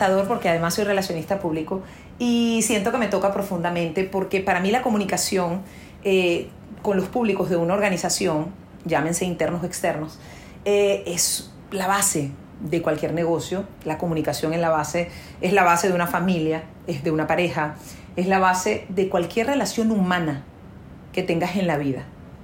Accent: Venezuela; now in United States; yo no soy americana, yo soy venezolana, nacionalizada americana.

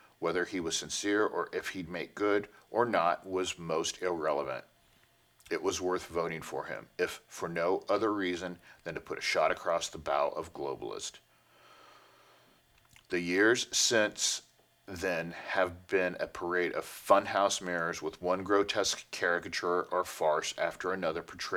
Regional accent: Oklahoma, United States; I was born and raised in Oklahoma, and my family has been putting sweat and dirt in the dirt of this country somewhere or another since the founding.

